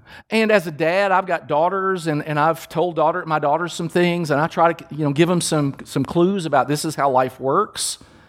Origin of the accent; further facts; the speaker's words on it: Kentucky, United States; When I grew up in Kentucky, and we would play basketball in the summer, and we usually played at my house